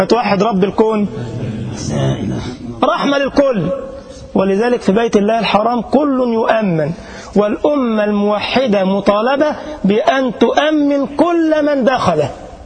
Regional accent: Egypt; هوجة عندنا في مصر

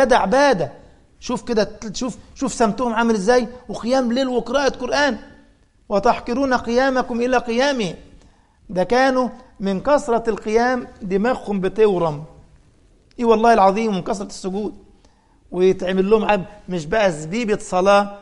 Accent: Egypt; أنا أذكر أنني وأنا صغير في السن كنت أقرب من 17-18، عندنا في مصر كان نشأ الفكر التكفيري ده

